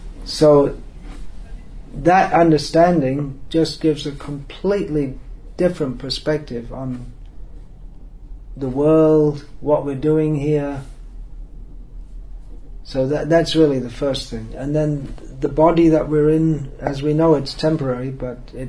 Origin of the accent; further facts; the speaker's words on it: Hemel Hempstead, East of England, United Kingdom; that which you get growing up in Hemel Hempstead, in general.